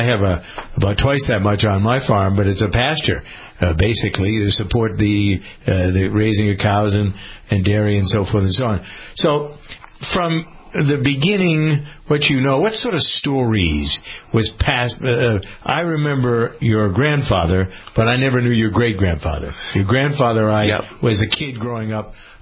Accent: Framingham, Massachusetts, United States; I'm from Framingham, Massachusetts, grew up here.

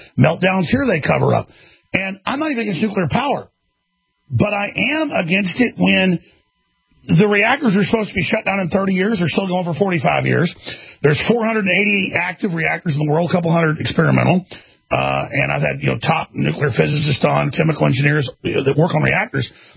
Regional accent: the South, United States; I'm a Southerner.

